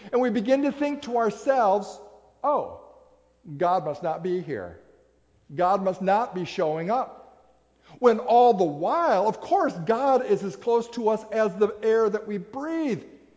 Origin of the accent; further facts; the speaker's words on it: Minnesota, United States; last summer, I had returned to Minnesota to be with family and saw some folks from my hometown.